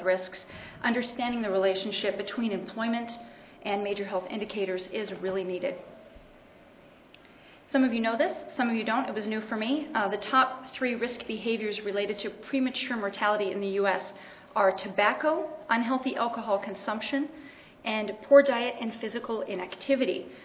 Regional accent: United States; may expect an English accent, but I'm actually American, so I just go to school there.

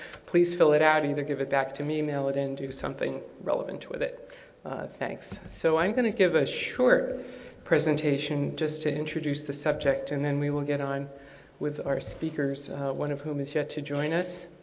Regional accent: California, United States; I'm from California.

